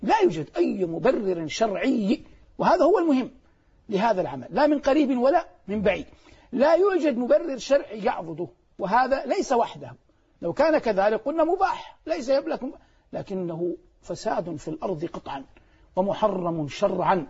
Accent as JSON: {"language": "Arabic", "country": "Saudi Arabia", "said": "في هذه المناطق المباركة الثلاث من بلادنا المملكة العربية السعودية"}